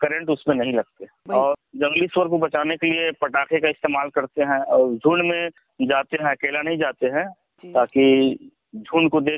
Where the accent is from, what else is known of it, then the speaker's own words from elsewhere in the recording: Chhattisgarh, India; मेरा गांव ऐसे जिला मुख्यालय राजनांदगांव से 16 किलोमीटर और दुर्ग जिला मुख्यालय से 22 किलोमीटर के बीचों बीच है